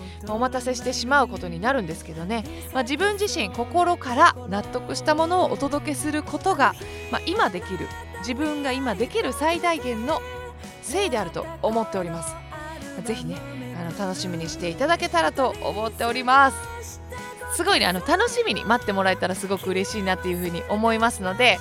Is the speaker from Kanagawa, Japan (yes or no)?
no; Nagano, Japan; 私は北北信地域で育ったのでね、雪がかなり深い場所でした。もちろんね、今もそこに実家があるんだけど